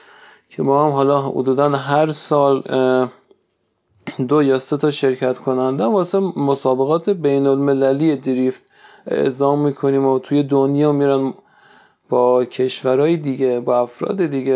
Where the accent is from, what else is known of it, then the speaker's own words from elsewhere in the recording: Kerman, Iran; شهر خودمون که خب طبیعتا یه شهر کم امکانات، کرمان امکانات تفریحش کمه